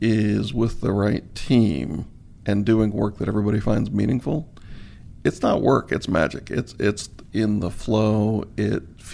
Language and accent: English; Harrisburg, Pennsylvania, United States; Harrisburg, Pennsylvania.